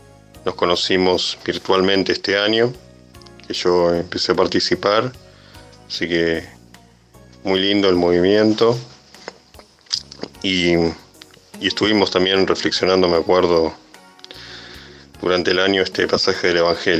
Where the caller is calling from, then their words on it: Mar del Plata, Buenos Aires Province, Argentina; de Mar del Plata.